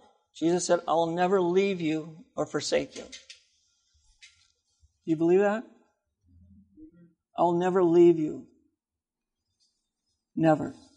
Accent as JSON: {"language": "English", "town": "Seattle", "region": "Washington", "country": "United States", "said": "especially when the Seahawks won the Super Bowl, because I'm from Seattle."}